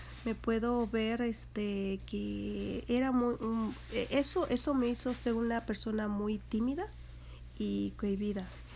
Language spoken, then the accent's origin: Spanish; Jalisco, Mexico; mi pueblo está ubicado al sur del estado de Jalisco. Es muy cerca de la costa.